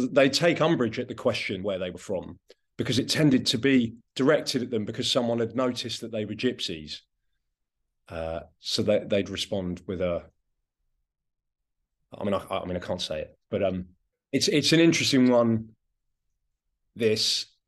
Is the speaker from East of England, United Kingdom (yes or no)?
no; South East England, United Kingdom; I am from a particular place. I grew up in West Sussex